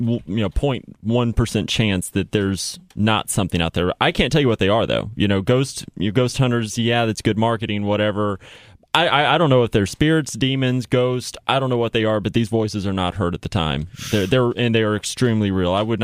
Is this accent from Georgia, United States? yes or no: yes; McDonough, Georgia, United States; This is down in my hometown of McDonough.